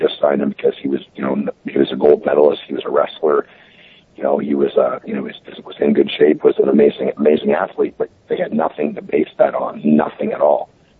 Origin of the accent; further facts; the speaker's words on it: Canada; I grew up in Canada and I've been a Maple Leafs fan since I was like 5 years old, and still am.